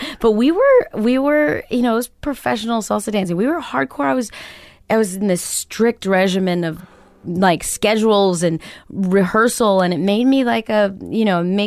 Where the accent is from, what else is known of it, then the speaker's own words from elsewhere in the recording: Chicago, Illinois, United States; I'm Puerto Rican from Chicago.